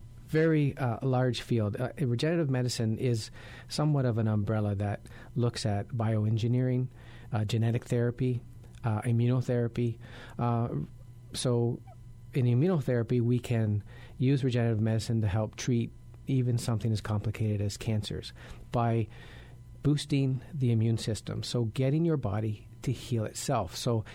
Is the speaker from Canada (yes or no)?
yes; Canada; I came from Canada